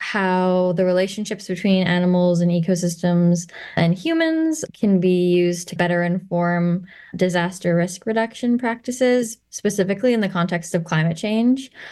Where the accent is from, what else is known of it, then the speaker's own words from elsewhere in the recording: Cortes Island, British Columbia, Canada; I grew up on Cortez Island, and now I'm coming back to Cortez.